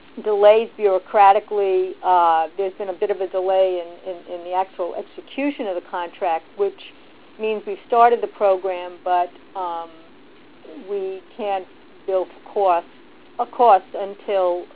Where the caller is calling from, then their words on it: New York City, New York, United States; Yes, I'm calling from Metropolitan Jewish Council in New York City.